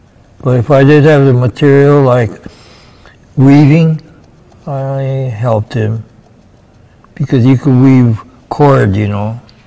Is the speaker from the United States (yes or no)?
yes; Redlands, California, United States; born there; I was born in Redlands, California.